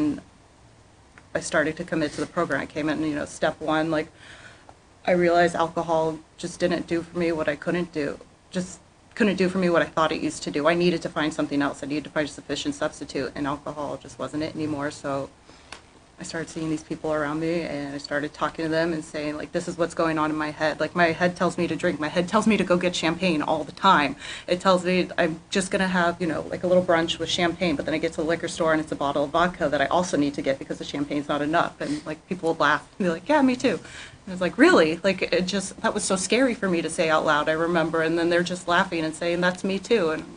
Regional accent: Las Vegas, Nevada, United States; I was born and raised in Vegas and it was the first meeting I went

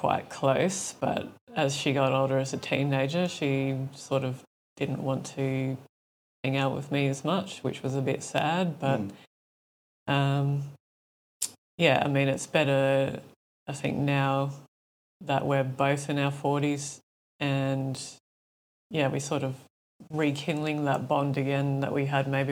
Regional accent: Adelaide, South Australia, Australia; In the northeastern suburbs of Adelaide.

